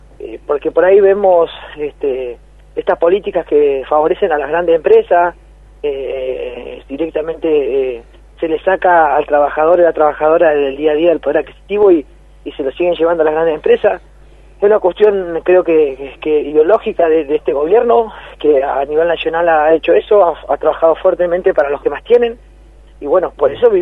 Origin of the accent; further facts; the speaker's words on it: Argentina; tenemos que pensar como argentinos